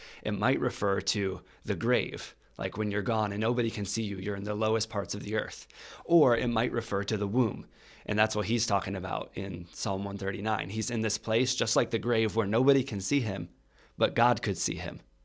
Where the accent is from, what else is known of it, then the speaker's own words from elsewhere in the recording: Howard City, Michigan, United States; I grew up here in Michigan. I'm from Howard City.